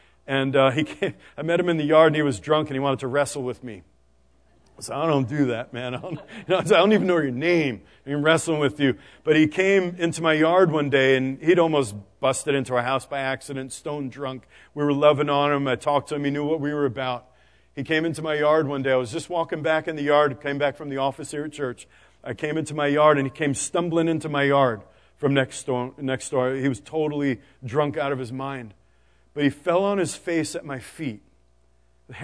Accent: New York City, New York, United States; also born or lived in Boston; I'm from New York City. We just lived in Boston for 10 years, and we were in Steelton.

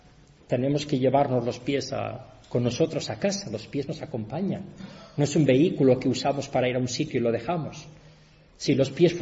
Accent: Asturias, Spain; Cuando yo era pequeñito, yo soy asturiano, yo vivía en Asturias, y en Asturias es muy frío, incluso en verano, muy frío

